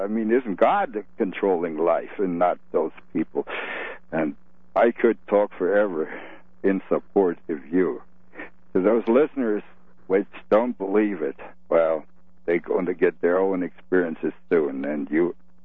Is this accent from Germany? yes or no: yes; eastern Germany, Germany; moved away; I was a refugee from Eastern Germany.